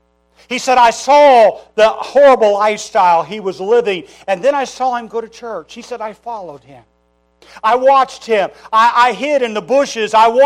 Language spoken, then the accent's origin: English; Wichita, Kansas, United States; I'm originally from Wichita, Kansas. I was born there and we went back to live there for a short period of time.